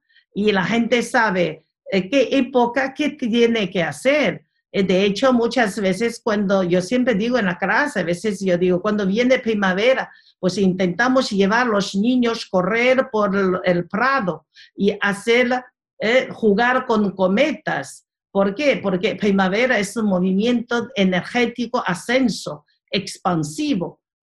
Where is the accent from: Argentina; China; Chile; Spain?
China; no es porque somos chinos que tenemos ese chauvinismo